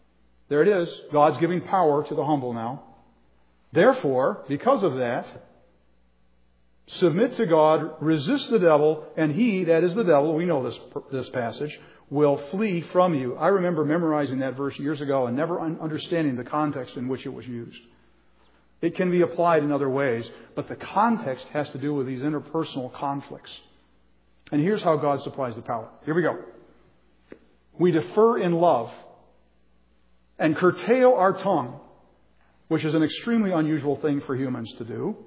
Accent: United States; that's an American plane and I'm an American. Those are my planes.

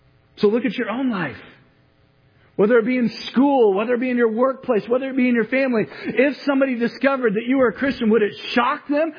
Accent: United States; Now, for me, as an American, I don't like to do that.

